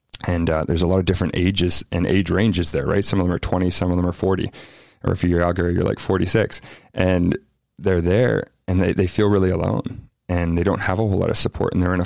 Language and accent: English; New Zealand; I'm from New Zealand originally, born and raised, and had always dreamed of getting back.